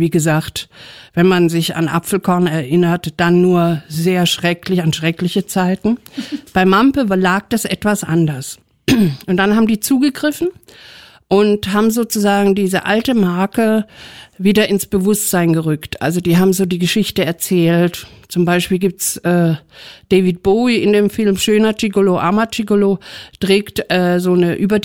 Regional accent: Berlin, Germany; jeder kennt eigentlich als Berliner diesen kleinen Elefanten, der da immer dran hängt.

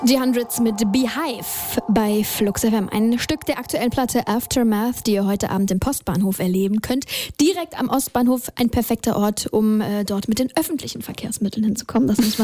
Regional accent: Lower Saxony, Germany; now in Berlin, Germany; Ich komme ja eigentlich auch aus der Lüneburger Heide und früher fand ich Hamburg immer aufregend.

